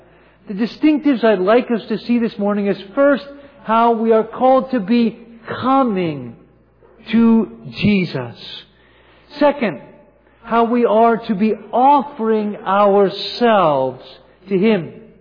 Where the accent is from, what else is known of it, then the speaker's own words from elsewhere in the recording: Virginia, United States; Although I grew up in Virginia, I'd never any personal experience with grits until I moved away to university.